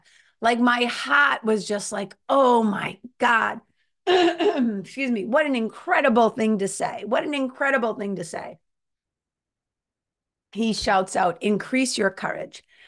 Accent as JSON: {"language": "English", "region": "Massachusetts", "country": "United States", "said": "I come from New England, right? I come from Massachusetts, right? The home of the massholes, where everything was like, suck it up and stuff it down."}